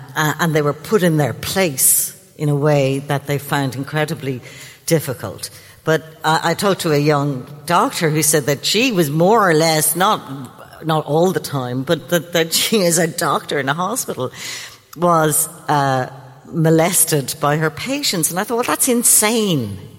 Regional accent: Ireland; When I grew up in Catholic Ireland, marriage was the only consent that was necessary because you were going to be a virgin until that day.

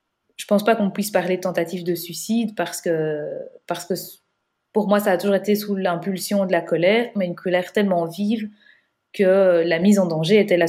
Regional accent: Belgium

